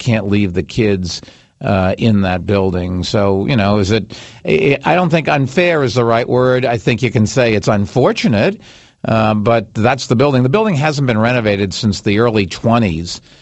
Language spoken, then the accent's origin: English; Boston, Massachusetts, United States; Larry, I grew up in Boston where, believe this or not, people...